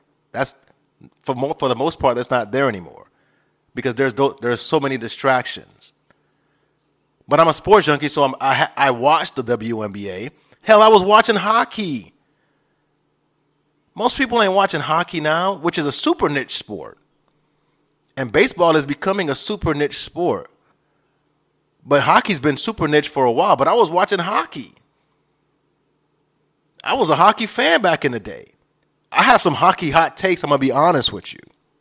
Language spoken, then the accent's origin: English; Orlando, Florida, United States; when we were watching the NFL, at least, you know, growing up in Orlando, you know, you watch the Dolphins game.